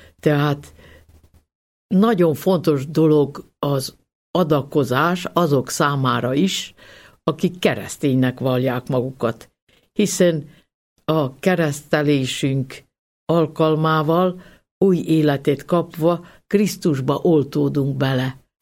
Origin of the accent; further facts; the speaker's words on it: Mohol, Vojvodina, Serbia; born there; Az igaz, hogy nem olyan túl megtisztelő névén szerepel az én szülőfalumban, ugyanis most merem idézni a moholi kifejezést